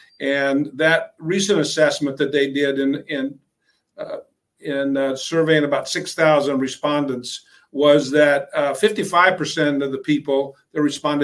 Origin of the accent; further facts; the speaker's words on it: Kansas City, United States; moved away as an adult; No. I'm originally from Kansas City.